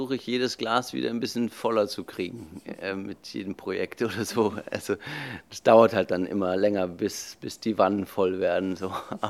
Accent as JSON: {"language": "German", "country": "Germany", "tie": "born or raised there", "first_language": "French", "said": "ich bin Franzose, meine Mutter war Französin, mein Vater Deutsch. Ich bin auf der französischen Schule in Deutschland groß geworden und habe dort Englischunterricht gehabt. Also habe ich auch natürlich gleich Englisch gelernt und eben auch Spanisch."}